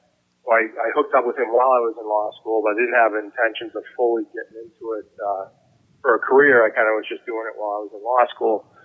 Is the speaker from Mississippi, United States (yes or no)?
no; Needham, Massachusetts, United States; So I grew up in the Boston area in Needham and started playing my hockey there.